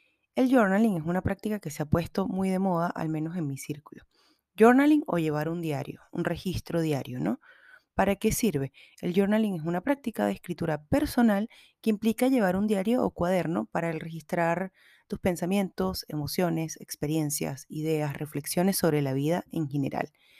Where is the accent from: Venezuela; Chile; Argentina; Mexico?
Venezuela; quienes vivimos en otros países y somos venezolanos